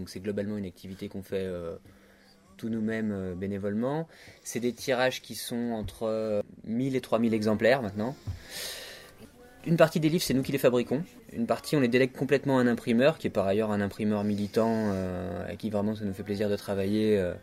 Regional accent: Grenoble, Auvergne-Rhône-Alpes, France; On est grenoblois, alors à Grenoble

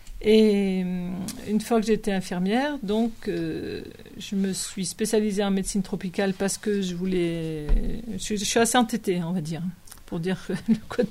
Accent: Grenoble, Auvergne-Rhône-Alpes, France; Moi, je suis grenobloise d'origine.

